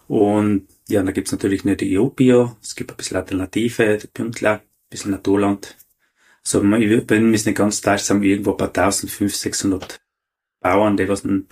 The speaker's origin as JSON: {"language": "German", "town": "St. Jakob", "region": "South Tyrol", "country": "Italy", "said": "Ja, wie gesagt, wir kommen aus St. Jakobin Antal."}